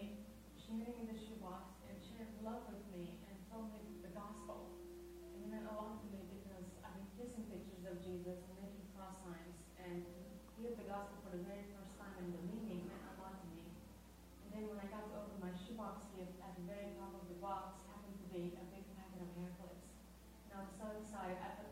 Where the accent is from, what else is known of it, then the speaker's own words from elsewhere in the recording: Romania; English is a second language; I grew up in Romania in an orphanage for 10 years of my life.